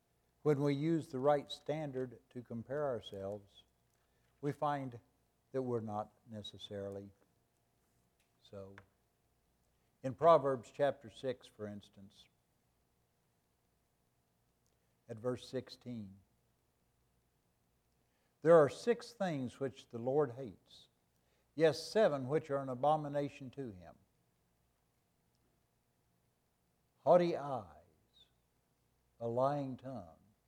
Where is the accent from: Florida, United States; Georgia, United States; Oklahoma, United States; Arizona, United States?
Oklahoma, United States; also born or lived in Arkansas; Back in Arkansas, yeah, I grew up in Oklahoma and Arkansas. I grew up in Oklahoma. My grandparents lived in Arkansas.